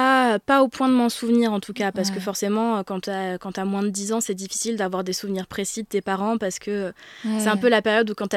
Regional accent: Auvergne-Rhône-Alpes, France; J'ai grandi dans le sud de la France. Enfin, tout le monde n'est pas d'accord sur le sud. J'ai grandi en région lyonnaise.

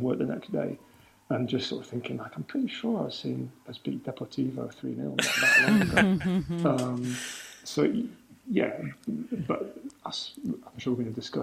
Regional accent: Leeds, Yorkshire and the Humber, United Kingdom; I mean, I'm from Leeds

